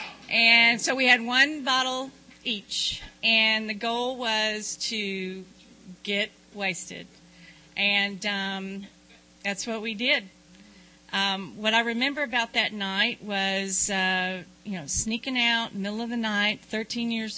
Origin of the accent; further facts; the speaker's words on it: Dickinson, Texas, United States; also born or lived in Corpus Christi; I'm from Texas. Yeah. I was born in Corpus Christi, and I was raised in a small town called Dickinson, which is in Galveston County near Galveston Island.